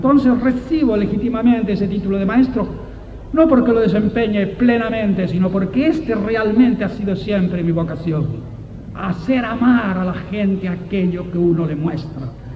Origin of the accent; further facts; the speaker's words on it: Canary Islands, Spain; Así somos los canarios.